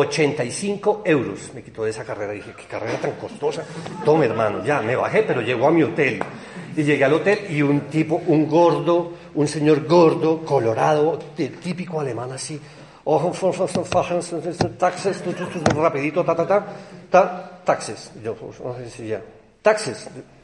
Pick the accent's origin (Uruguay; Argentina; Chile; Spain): Spain; Barcelona, Catalonia; I'm from Barcelona, I'm from Spain, I'm Spain. Yo no soy colombiano, yo soy español, yo soy de Barcelona.